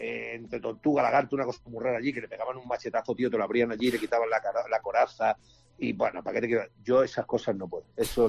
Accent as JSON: {"language": "Spanish", "town": "Madrid", "region": "Community of Madrid", "country": "Spain", "tie": "born or raised there", "said": "Yo soy de La Corrala, de la calle Tribulete, de Lavapiés."}